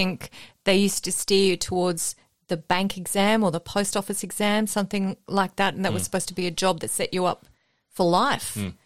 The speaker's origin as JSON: {"language": "English", "region": "Queensland", "country": "Australia", "said": "I'm originally from Queensland, Graham."}